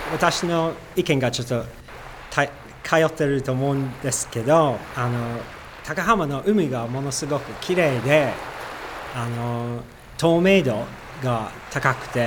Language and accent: Japanese; United Kingdom; Japanese is a second language; now in Takahama, Japan; もともとイギリス出身で、今年の3月京都市から来ました、